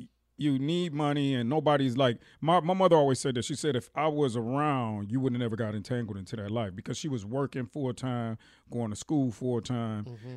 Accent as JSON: {"language": "English", "town": "San Diego", "region": "California", "country": "United States", "said": "We're from San Diego."}